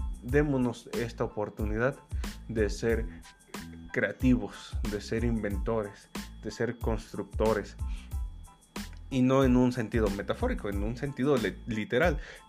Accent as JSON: {"language": "Spanish", "country": "Mexico", "said": "yo lo digo porque soy mexicano"}